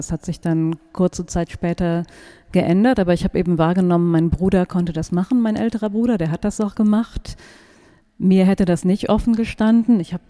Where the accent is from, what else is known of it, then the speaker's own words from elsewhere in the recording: North Rhine-Westphalia, Germany; sehr katholisches Aufwachsen. Ich bin in Deutschland im Sauerland groß geworden. Das ist eine konservativ-katholisch geprägte Region.